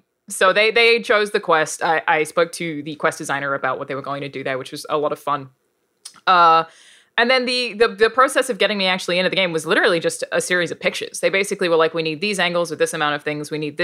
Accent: Australia; accent: Australian; it also has the context of it being my actual accent, being an Australian accent

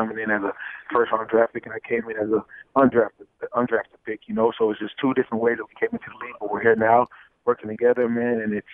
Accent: Florida, United States; I'm from Florida. So we're both Florida boys.

